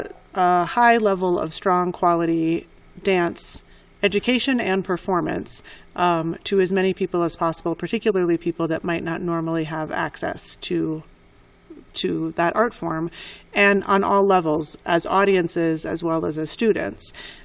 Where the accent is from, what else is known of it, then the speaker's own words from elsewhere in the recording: Minneapolis, Minnesota, United States; now in Albuquerque, United States; I'm from Minneapolis originally, and when I came here to New Mexico, loved it.